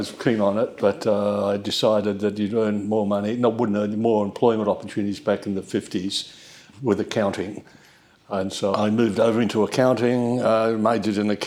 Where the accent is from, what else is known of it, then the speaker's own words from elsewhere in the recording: Sydney, New South Wales, Australia; Born and bred in Sydney, graduated, product of Sydney Boys High, Commonwealth Scholarship to Uni of New South Wales, did commerce.